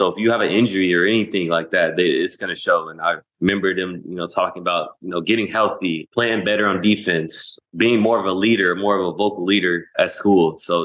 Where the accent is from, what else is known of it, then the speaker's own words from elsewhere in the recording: Indianapolis, Indiana, United States; we were working out in my hometown in Indianapolis.